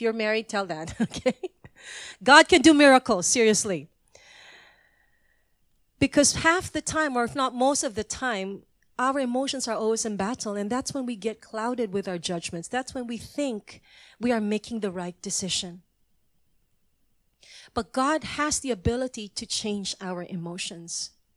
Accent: Manila, Metro Manila, Philippines; moved away as an adult; this is where I was born and bred in Manila. My first 20 years was in Manila, 21 years in Manila.

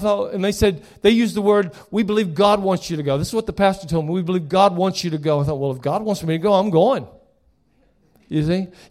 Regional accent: South Carolina, United States; See, I'd never been to Arizona. I grew up in the South, South Carolina.

